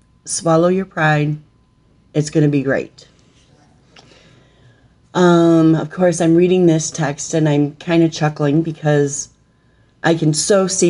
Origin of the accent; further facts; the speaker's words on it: Michigan, United States; I did. I was born and raised in Michigan, spent most of my life here.